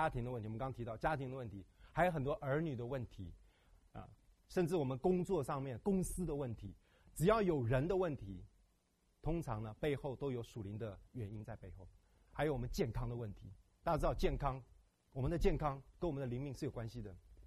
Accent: China; 我们中国人大家都是高级知识分子啊，也没有什么东西是很难的学。

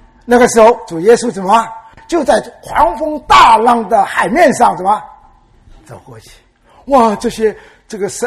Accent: China; 让他们了解我们中国人开放了，我们的基督教什么也可以自由传了。

